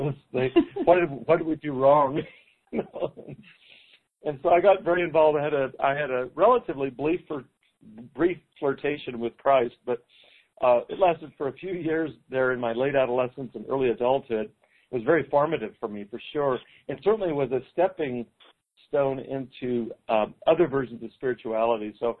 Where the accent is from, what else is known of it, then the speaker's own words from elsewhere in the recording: Fort Worth, Texas, United States; So I grew up in Fort Worth, Texas, back in the 50s and 60s